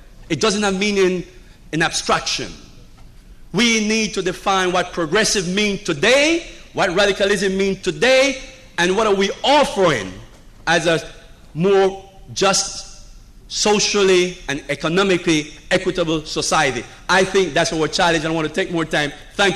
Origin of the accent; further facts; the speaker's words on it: Panama; I'm from Panama. One of my grandparents from Jamaica. One of them from Martinique. And I grew up in a Spanish-speaking country.